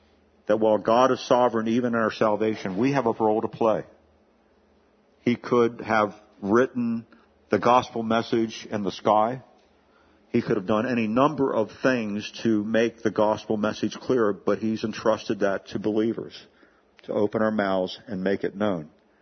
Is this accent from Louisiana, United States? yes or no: no; Hagerstown, Maryland, United States; And eventually wound up in what was my hometown, Hagerstown, Maryland.